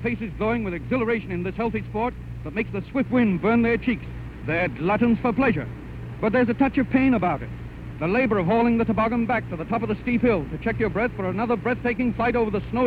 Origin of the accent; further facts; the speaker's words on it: New York, United States; as a New Yorker, I envy them all. For on the sidewalks of New York, the upright citizens have a very tough job remaining upright.